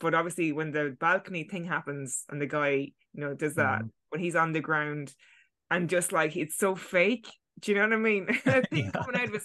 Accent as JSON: {"language": "English", "country": "Ireland", "said": "there's kind of in jokes there that you kind of slightly get being an Irish person."}